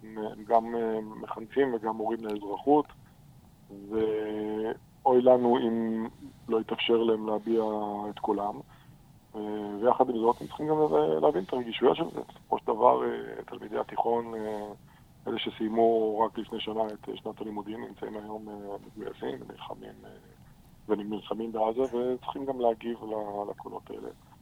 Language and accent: Hebrew; Ra'anana, Central District, Israel; גדלתי ברעננה, אבל מים פה טעימים יותר.